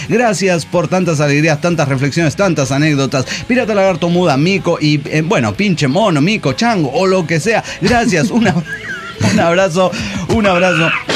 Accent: Torreón, Coahuila, Mexico; Soy el inmortal de Torreón, Coahuila, México.

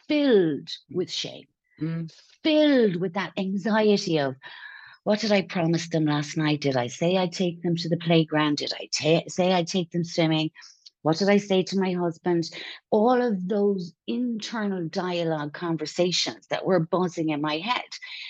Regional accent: Ireland; moved away as an adult; also born or lived in France; now in Spain; I'm Irish. Obviously, I'm not a native to Spain, but I have lived here for 8 years, and we were in France for 10 years before that. So I'm gone from Ireland 20 years.

